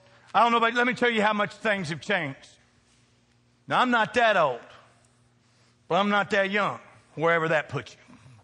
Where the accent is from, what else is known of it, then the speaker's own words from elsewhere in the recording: the South, United States; I mean, I'm from the South. I've been around guns all the time.